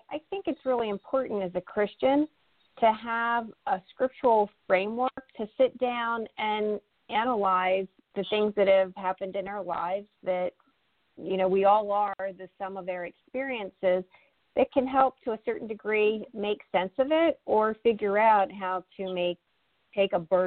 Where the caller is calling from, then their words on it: Florida, United States; I'm calling in from sunny Florida.